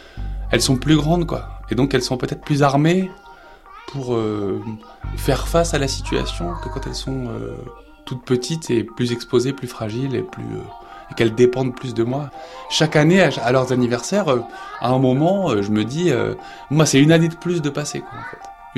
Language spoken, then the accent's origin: French; Paris, Île-de-France, France; parce qu'on vient de Paris